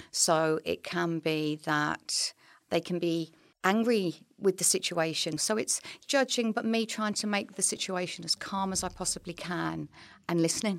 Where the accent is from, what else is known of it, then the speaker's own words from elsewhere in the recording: East of England, United Kingdom; As you can probably tell, I'm from East Anglia, not the Northeast.